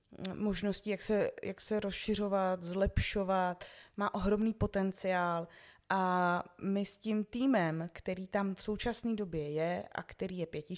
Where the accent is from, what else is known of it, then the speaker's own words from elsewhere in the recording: Rýmařov, Moravian-Silesian Region, Czechia; born there; moji rodiče žili v Olomouci, takže já sama jsem se narodila v Rýmařově.